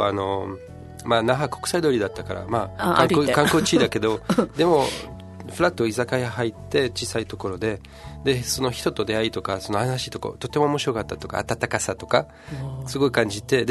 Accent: Switzerland; で私はもうスイスで生まれたで、うん、スイス生まれ育った、

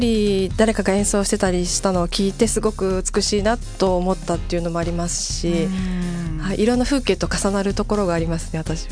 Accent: Okinawa, Japan; やっぱり私は沖縄出身なので

